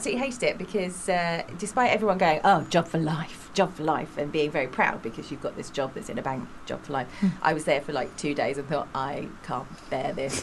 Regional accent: Eltham, London, United Kingdom; I'm from a very working-class background and a council estate in said Eltham.

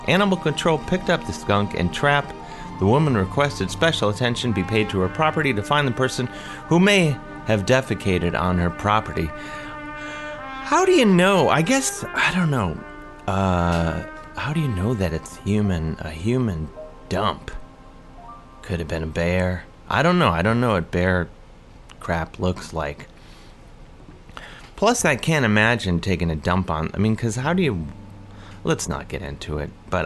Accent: University Heights, Ohio, United States; By the way, one town over from where I grew up in University Heights.

